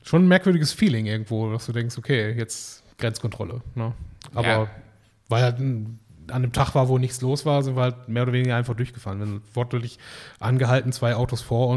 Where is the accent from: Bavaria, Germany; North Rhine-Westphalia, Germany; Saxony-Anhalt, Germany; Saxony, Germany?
North Rhine-Westphalia, Germany; Duisburg; wir sind aus Duisburg